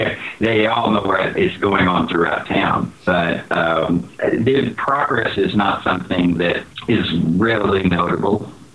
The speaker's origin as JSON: {"language": "English", "region": "Texas", "country": "United States", "said": "I'm a Texan at heart, and I love Tuscany."}